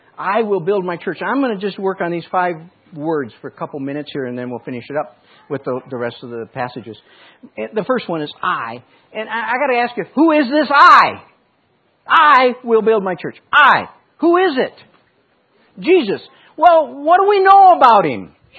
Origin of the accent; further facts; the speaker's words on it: Michigan, United States; also born or lived in Colorado / Montana; I was raised a Catholic in Michigan. But by the time I got to Colorado, I was a non-practicing Catholic. When we got to Montana, we began to practice, not Catholicism.